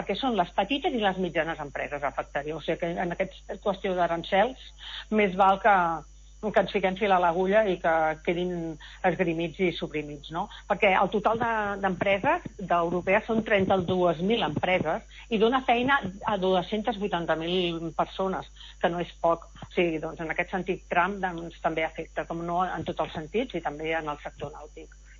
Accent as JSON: {"language": "Catalan", "region": "Catalonia", "country": "Spain", "said": "nosaltres som doble polacs, perquè som catalans"}